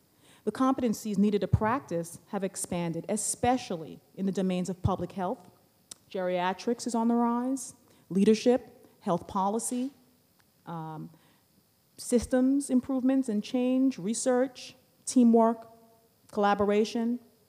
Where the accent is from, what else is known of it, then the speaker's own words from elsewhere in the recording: New York, United States; And I'm from New York, where driving is aggressive.